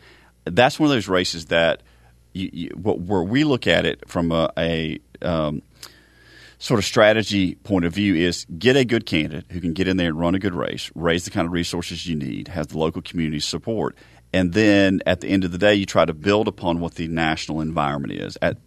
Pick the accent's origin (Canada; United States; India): United States; North Carolina; So growing up in North Carolina, everybody was – this is pre-Carolina Panthers – is everybody was either a Redskins or a Cowboys fan.